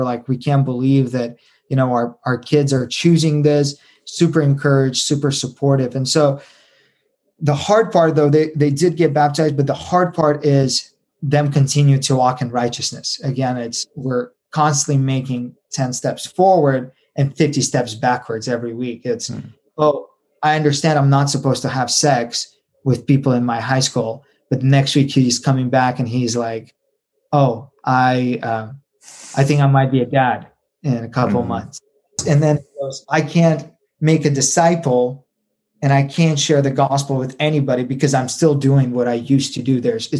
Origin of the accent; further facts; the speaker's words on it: Uzbekistan; And so I, as a white guy, even though I'm from Uzbekistan, everybody thinks I'm just a white guy, American.